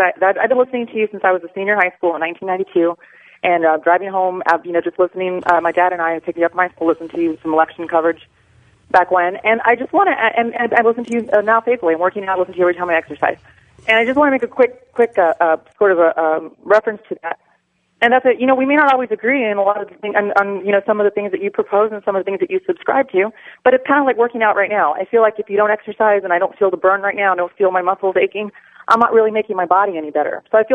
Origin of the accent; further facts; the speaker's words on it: Texas, United States; He doesn't need money. I'm from Texas.